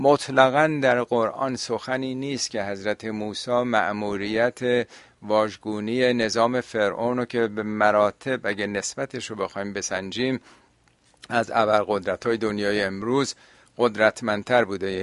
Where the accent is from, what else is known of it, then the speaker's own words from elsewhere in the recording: Iran; البته حالا ما چون ایرانی هستیم و شاید بیشتر حساسیت رون باشه